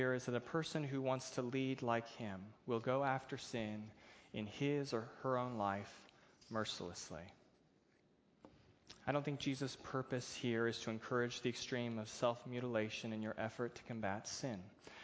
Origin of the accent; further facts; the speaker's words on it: United States; That's me speaking as an American who loves food.